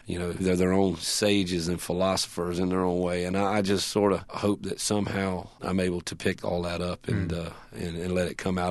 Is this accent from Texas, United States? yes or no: no; White House, Florida, United States; And I call it, you know, I was raised in White House. My grandparents lived in Maxville, and my other grandparents lived in Baldwin. I always called it the Redneck Triangle.